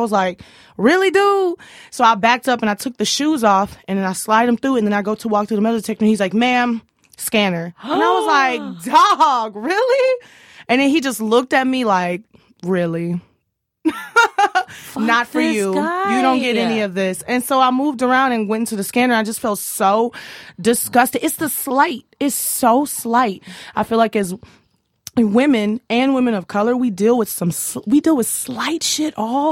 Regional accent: Houston, Texas, United States; now in Minneapolis, United States; I grew up in Houston. You know

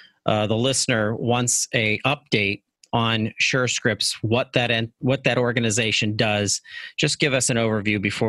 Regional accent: Pittsburgh, Pennsylvania, United States; and I'm from Pittsburgh, so Statlanders was a big part of the history of that.

